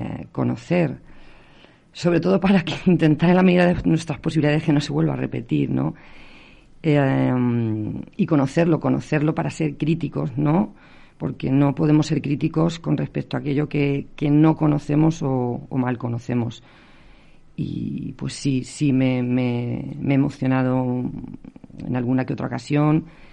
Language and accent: Spanish; La Roda, Castilla-La Mancha, Spain; como española y sobre todo como rodense, haciendo un estudio de historia local